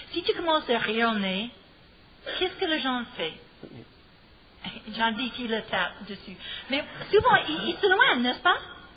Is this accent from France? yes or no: no; United States; French is a second language; Pour moi, en tant qu'Américaine, c'est un miracle et c'est goûteuse.